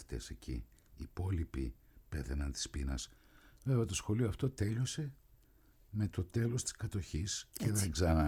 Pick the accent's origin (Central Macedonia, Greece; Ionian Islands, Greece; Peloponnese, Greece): Central Macedonia, Greece; Thessaloniki; από την ιδιαίτερη πατρίδα μου τη Θεσσαλονίκη